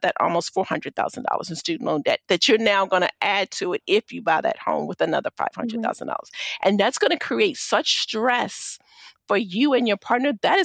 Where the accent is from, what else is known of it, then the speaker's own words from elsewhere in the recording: Baltimore, Maryland, United States; You know, I grew up in Baltimore. I grew up in the Baltimore City public school system, which has some issues.